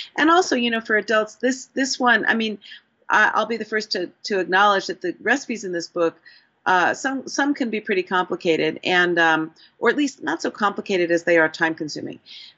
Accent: Santa Monica, California, United States; now in San Francisco, United States; No, I was raised in Santa Monica, but I have lived in the Bay Area for a long time. I live in San Francisco.

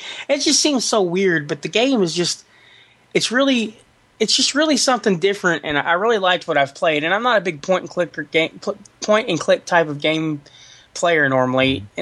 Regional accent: Kentucky, United States; We're more American than Chicago.

